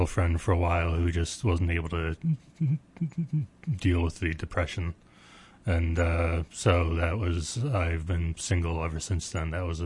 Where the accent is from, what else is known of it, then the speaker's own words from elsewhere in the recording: Illinois, United States; also born or lived in Ohio; Originally from Illinois, and then I lived in Ohio for a while.